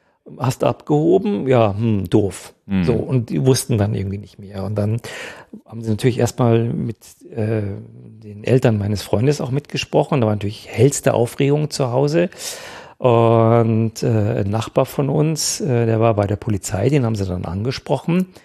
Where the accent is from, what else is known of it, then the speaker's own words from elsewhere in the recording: Germany; Ja, wir kommen aus Deutschland, sind mit dem Fahrrad